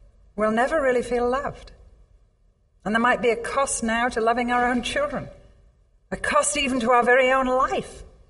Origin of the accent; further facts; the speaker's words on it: England, United Kingdom; Now, I see another picture here because I'm English.